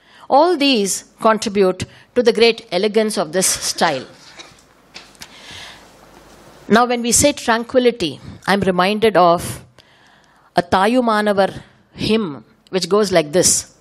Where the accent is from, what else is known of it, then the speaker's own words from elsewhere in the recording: Mumbai, Maharashtra, India; I grew up in Bombay